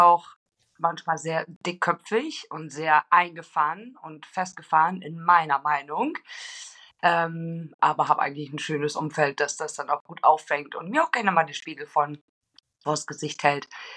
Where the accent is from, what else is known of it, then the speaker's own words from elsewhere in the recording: Oldenburg, Lower Saxony, Germany; born there; Ich bin in Oldenburg geboren und wohne auch immer noch in Oldenburg.